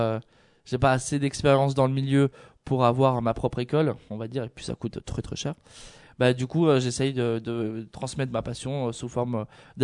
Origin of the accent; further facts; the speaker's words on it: Corsica, France; vu que je suis corse aussi, donc j'aime beaucoup.